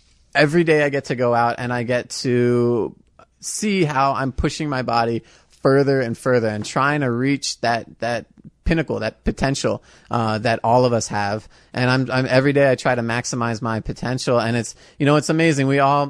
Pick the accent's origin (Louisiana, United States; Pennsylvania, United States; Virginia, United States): Virginia, United States; now in Champaign, United States; So I moved from Virginia, from the DC area out here to go to school.